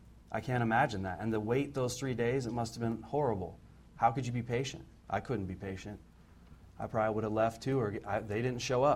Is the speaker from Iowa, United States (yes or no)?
yes; Iowa, United States; I'm originally from Iowa